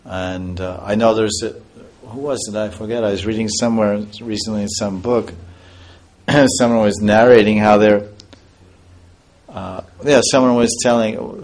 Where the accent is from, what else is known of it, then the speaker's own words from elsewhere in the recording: India; and I haven't, and I'm Indian.